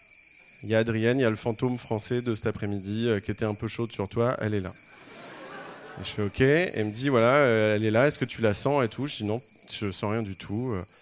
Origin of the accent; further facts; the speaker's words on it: Rouen, Normandy, France; born there; Je suis né à Rouen en fait.